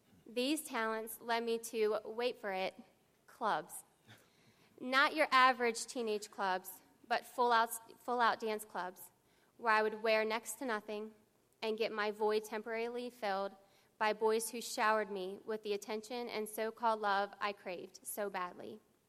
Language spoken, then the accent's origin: English; St. Louis, Missouri, United States; born there; I was born … in St. Louis, Missouri, on February 5th, 1983.